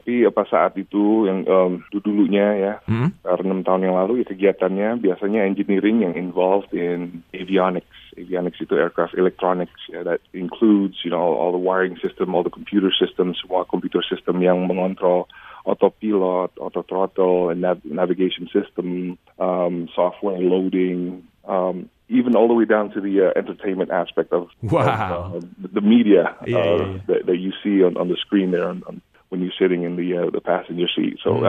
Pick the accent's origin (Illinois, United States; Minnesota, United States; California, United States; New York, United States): New York, United States; So growing up in New York, you know, I was never in any trouble.